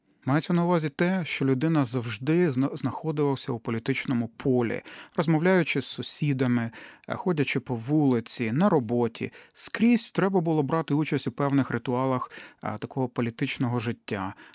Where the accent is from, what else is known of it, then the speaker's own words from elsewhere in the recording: Kyiv, Ukraine; Звичайно, одна з причин є те, що я сам киянин. І я люблю це місто.